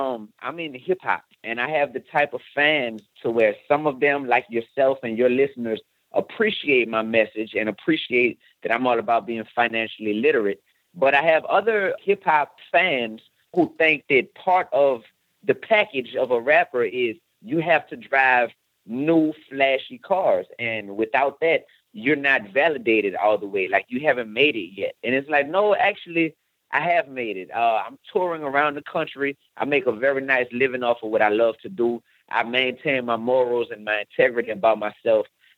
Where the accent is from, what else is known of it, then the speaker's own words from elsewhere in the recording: New Orleans, Louisiana, United States; So it's from my hometown, man, New Orleans, Louisiana.